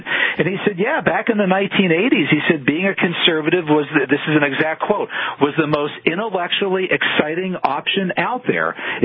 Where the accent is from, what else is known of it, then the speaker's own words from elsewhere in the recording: Massachusetts, United States; my home state of Massachusetts